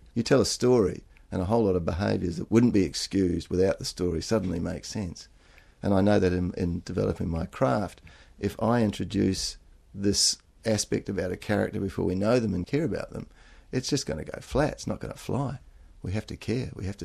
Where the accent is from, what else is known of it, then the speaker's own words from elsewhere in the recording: New Zealand; It's on a mountain in New Zealand. I'm a Kiwi originally.